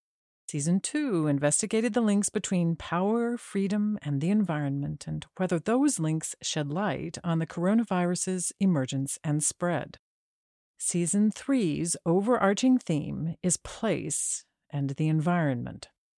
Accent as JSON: {"language": "English", "region": "Virginia", "country": "United States", "said": "2 communities in my home state of Virginia"}